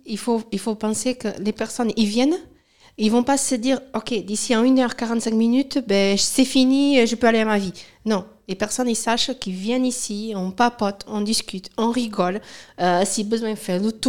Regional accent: Lisbon, Portugal; French is a second language; moved away as an adult; now in France

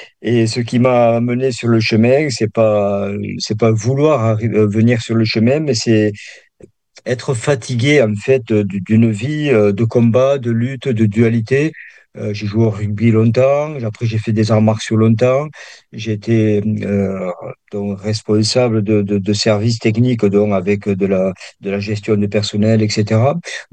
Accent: Perpignan, Occitanie, France; je suis dans le sud, je suis natif de Perpignan, donc je suis dans le sud-sud.

